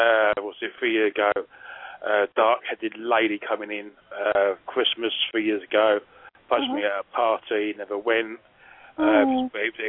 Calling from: South East England, United Kingdom; I'm from the South Coast.

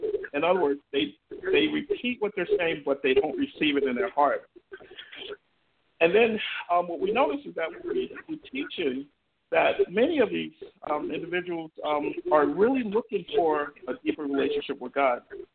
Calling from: Wayne, New Jersey, United States; And I'm calling in from Calvary Temple, Wayne, New Jersey.

